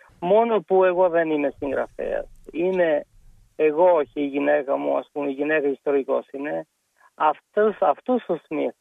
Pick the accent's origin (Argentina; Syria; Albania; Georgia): Albania; now in Greece; Εγώ ήρθα στην Ελλάδα το 1991. Έφυγα από την Αλβανία γιατί δεν μου αρέσει να χρησιμοποιήσω λέξεις μετανάστευση, γιατί δεν υπήρχε μετανάστευση.